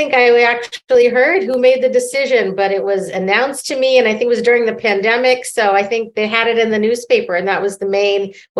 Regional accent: Midwest, United States; also born or lived in Boston / New York / District of Columbia, United States; And so I grew up in the Midwest for many years. My family's still in Chicago. And so, but I've also lived in Boston. I lived in New York for 15 years. I've lived in DC.

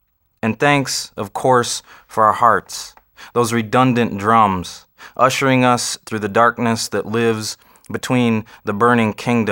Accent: Toledo, Ohio, United States; moved away as an adult; also born or lived in New York; but I was born in Toledo and was there till I was about 22.

